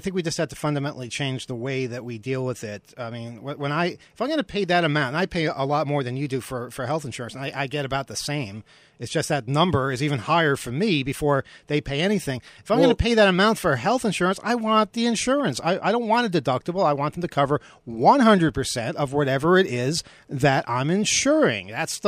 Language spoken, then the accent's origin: English; Washington, United States; So in our particular case, here we are in this hospital, and you know, we're from the States.